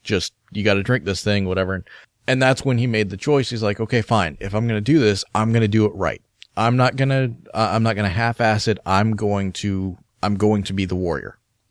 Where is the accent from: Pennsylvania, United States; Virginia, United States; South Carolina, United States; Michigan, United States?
Virginia, United States; I grew up in Hampton Roads in Virginia, which is a huge military section in Virginia